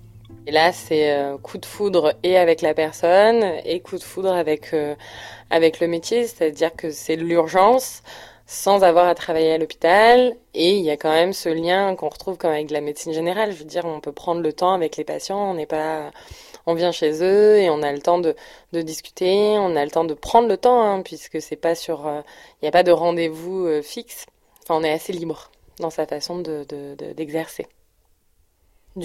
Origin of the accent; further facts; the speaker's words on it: Avignon, Provence-Alpes-Côte d'Azur, France; j'ai 30 ans, je viens du sud de la France, d'Avignon.